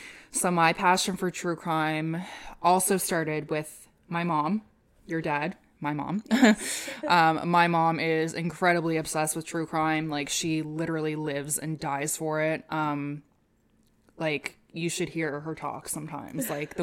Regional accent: Canada; We forgot to mention in the beginning that we're both Canadian.

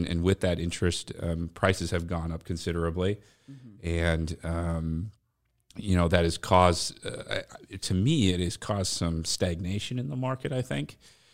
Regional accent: Rochester, Minnesota, United States; You know, I was born and raised in Rochester, just like Bucky, and I know Dylan lived very close by in Owatonna.

